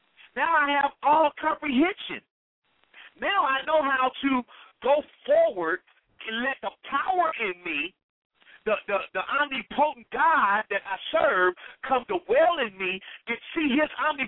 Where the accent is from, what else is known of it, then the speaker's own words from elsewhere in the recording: Compton, California, United States; I have not always been in I grew up in Compton. And even though my mother had a clean house, we had roaches coming in there